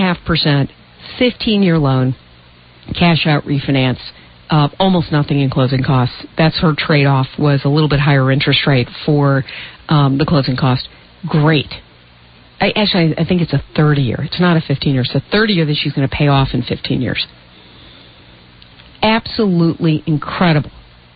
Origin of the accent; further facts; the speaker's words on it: United States; But as an American, this is one thing that you can do to be counted.